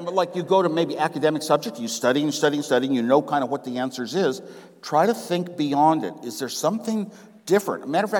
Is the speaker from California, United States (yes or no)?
yes; Los Gatos, California, United States; But now I found a printer in my hometown of Los Gatos, California.